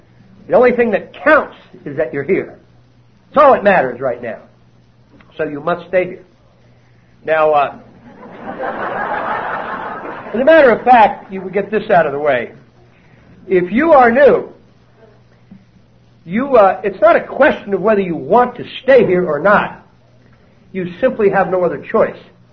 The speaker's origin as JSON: {"language": "English", "region": "New Jersey", "country": "United States", "said": "I am Irish and I'm Catholic. And I'm from New Jersey."}